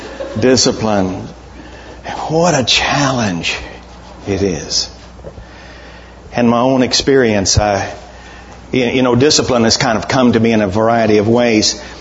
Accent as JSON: {"language": "English", "region": "Texas", "country": "United States", "tie": "born or raised there", "said": "I was born and raised in Texas, and my mother had the fastest hands in the West."}